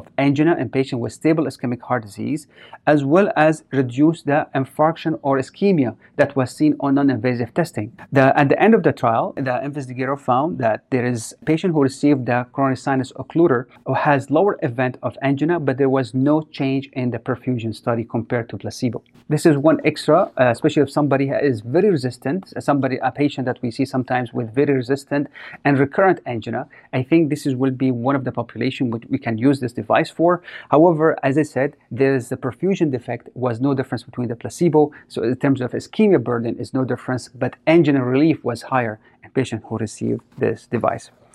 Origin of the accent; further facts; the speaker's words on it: Detroit, Michigan, United States; from Detroit